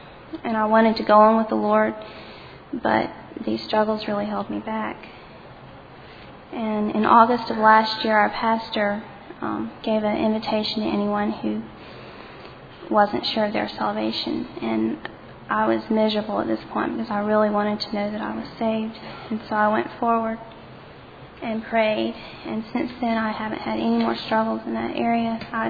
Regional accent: Opelika, Alabama, United States; I'm from Opelika, Alabama.

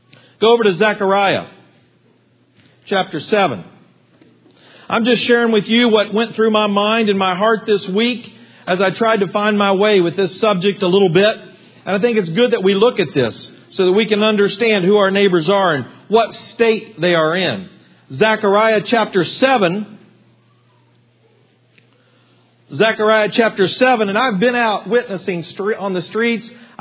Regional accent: United States; I'm an American. I live in America. Therefore, my neighbors are American.

